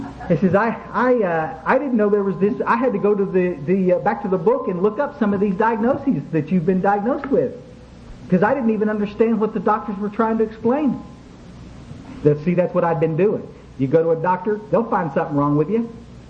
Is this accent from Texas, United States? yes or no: yes; Kerrville, Texas, United States; I went back to my hometown of Kerrville